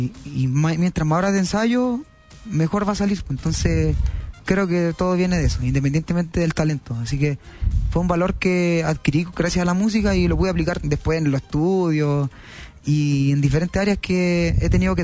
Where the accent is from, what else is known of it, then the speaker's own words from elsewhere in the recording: Taltal, Antofagasta, Chile; donde más tiempo pasé fue en Taltal finalmente, porque nací en Antofagasta, estuve varios años en Antofa y después nos fuimos para Taltal con la familia. Y ahí estuvimos en la residencial de mi abuelita.